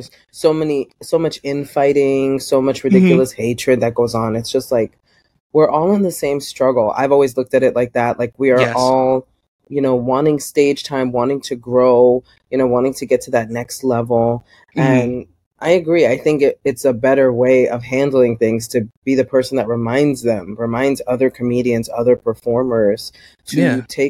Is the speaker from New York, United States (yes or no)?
yes; Bronx, New York, United States; I grew up in the South Bronx. I grew up in a part of the Bronx that was, it's all the way down by the water.